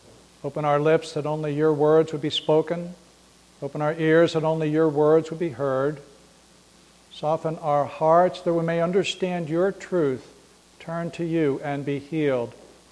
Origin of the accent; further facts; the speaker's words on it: New Jersey, United States; It's always interesting for me to head back to the home country, up where both Debbie and I were raised in New Jersey.